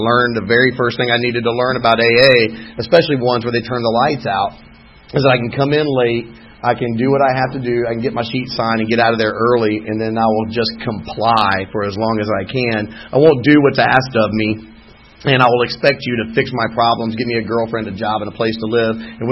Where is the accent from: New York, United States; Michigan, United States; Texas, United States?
Texas, United States; born there; moved away; I was born in Texas, and I'm a recovering Texan.